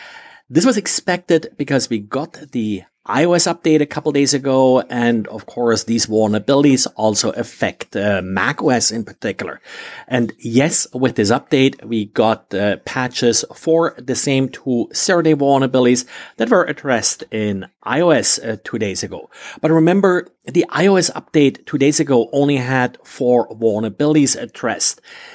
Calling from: Jacksonville, Florida, United States; today I'm recording from Jacksonville, Florida.

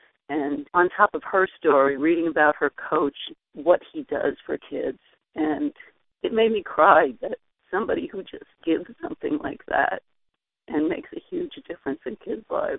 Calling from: Sag Harbor, New York, United States; I'm calling from Sag Harbor, New York.

